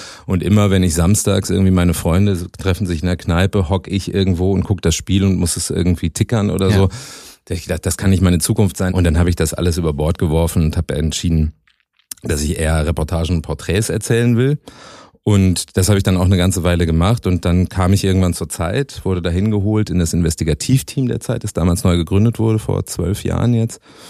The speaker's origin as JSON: {"language": "German", "town": "Münster", "region": "North Rhine-Westphalia", "country": "Germany", "said": "Ich kann das natürlich nicht so gut aussprechen als Münsteraner und Westfaler, aber ich habe mich bemüht."}